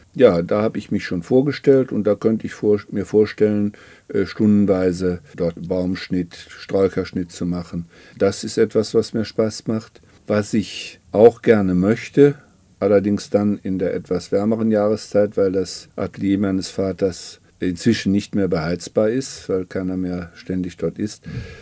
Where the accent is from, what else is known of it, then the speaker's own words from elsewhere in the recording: Kleve, North Rhine-Westphalia, Germany; in Kleve, meiner Heimatstadt, wo ich das elterliche Haus übernommen habe